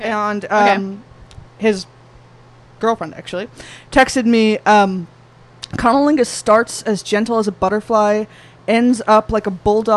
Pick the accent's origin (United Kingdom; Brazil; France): United Kingdom; Wales; I have this feeling we're related. We're both Welsh.